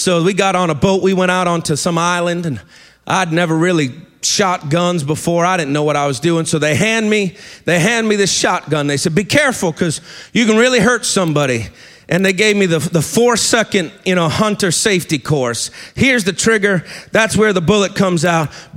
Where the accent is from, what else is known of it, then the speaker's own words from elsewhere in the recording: New York City, New York, United States; I was up in Maine a number of years ago, where my wife is from. I'm originally from New York City, Brother Tony.